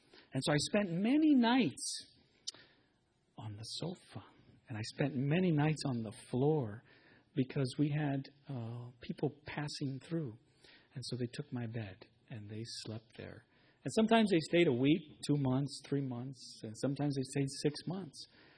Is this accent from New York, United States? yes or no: no; Robstown, Texas, United States; I'm from South Texas. I grew up in a small town called Robstown. Robstown, Texas, and our mascot at our school was the Cotton Picke